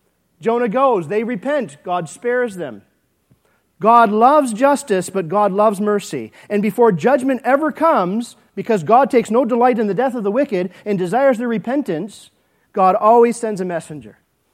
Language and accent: English; Michigan, United States; born there; I was born an American citizen. I was born in Lapeer County, Michigan.